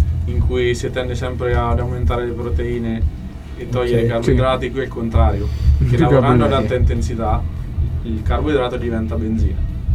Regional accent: Ponte Recepi, Umbria, Italy; E io sono di Ponte Recepi, lì vicino.

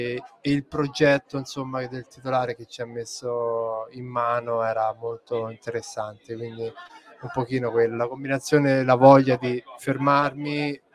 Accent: Lazio, Italy; moved away as an adult; now in London, United Kingdom; vengo dalla provincia di Viterbo, e poi ho andato per ristoranti un po' nel circondario di Viterbo, Orvieto, e poi mi sono trasferito a Londra

